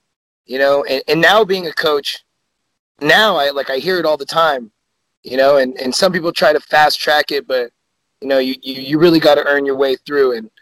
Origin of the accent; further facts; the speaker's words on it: Las Vegas, Nevada, United States; also born or lived in Biloxi / Tucson; but I was born in Biloxi, Mississippi. We lived in Arizona for a little bit, Tucson, and then we moved to Vegas about 2002.